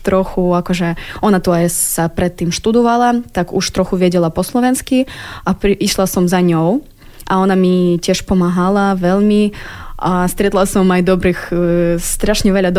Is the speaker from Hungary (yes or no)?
no; Kyiv, Ukraine; Slovak is a second language; Hej, ja pochádzam z Kyjeva, aj moji rodičia pochádza z Kyjeva, takže ja som taká akože z hlavného mesta, dievčina. A celý svoj život žila v tom veľkom meste.